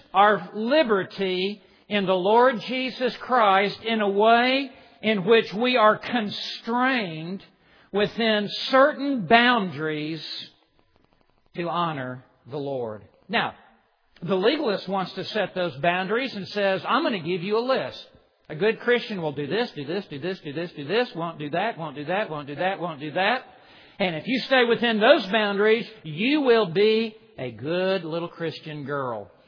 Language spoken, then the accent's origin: English; Memphis, Tennessee, United States; I grew up in Memphis, Tennessee. I went off to West Texas, to Texas Tech. I was so far away from home.